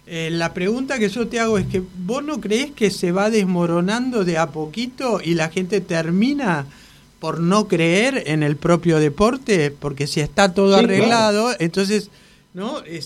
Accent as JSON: {"language": "Spanish", "town": "La Plata", "region": "Buenos Aires Province", "country": "Argentina", "tie": "born or raised there", "said": "cuando yo iba al fútbol de chica en La Plata"}